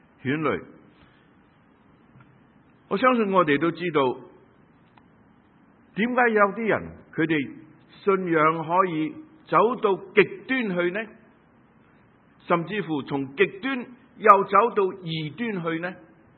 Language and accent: Cantonese; Guangdong, China; 就好似我哋广东人认为